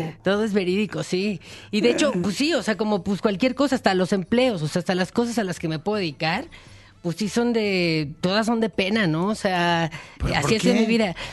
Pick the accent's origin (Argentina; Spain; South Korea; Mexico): Mexico; no soy de un palumpalandia, ¿no? Soy mexicano. Y sí que soy mexicano